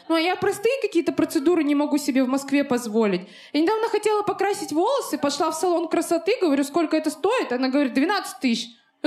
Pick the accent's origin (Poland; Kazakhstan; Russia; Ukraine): Kazakhstan; И я говорю, так я ж казашка.